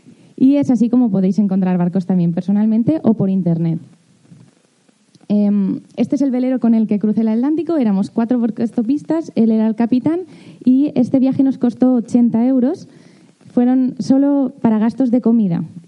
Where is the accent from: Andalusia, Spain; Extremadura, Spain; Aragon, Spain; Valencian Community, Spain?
Valencian Community, Spain; Castellón de la Plana; estuve buscando en todos los conocidos, que soy de Castellón